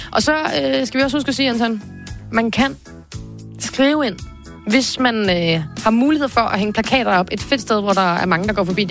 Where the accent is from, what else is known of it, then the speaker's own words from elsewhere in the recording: Vejle, Region of Southern Denmark, Denmark; fordi jeg er fra Vejle.